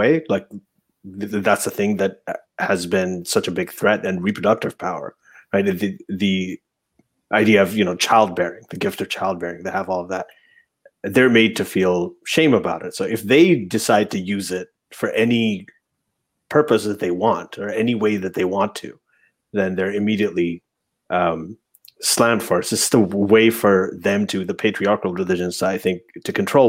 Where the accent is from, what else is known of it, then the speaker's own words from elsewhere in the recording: Saudi Arabia; so I grew up in Saudi Arabia